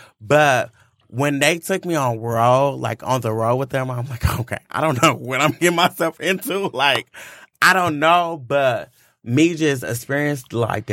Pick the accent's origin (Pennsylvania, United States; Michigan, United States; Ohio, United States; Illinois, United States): Michigan, United States; Inkster; Like, I was a dude from Inkster, Michigan.